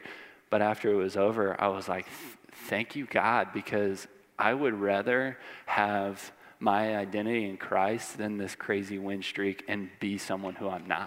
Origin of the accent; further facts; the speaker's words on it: Houston, Texas, United States; So I grew up in Houston, Texas. I was born to a baseball family.